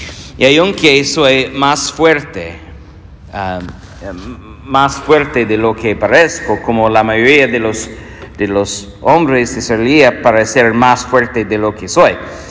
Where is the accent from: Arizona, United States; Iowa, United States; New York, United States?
Iowa, United States; born there; also born or lived in Ireland; Nací aquí, en Iowa, así que la ciudadanía fue fácil para empezar. Pero cuando fui a la universidad, tuve la oportunidad de volver a la ciudad de Irlanda, de donde eran mis abuelos y donde todavía tenía mi familia.